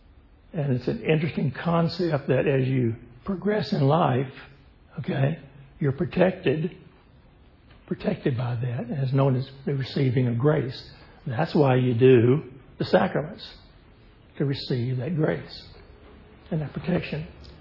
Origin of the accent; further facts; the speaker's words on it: Orange, Texas, United States; I remember growing up in Orange, we'd go over to Port Arthur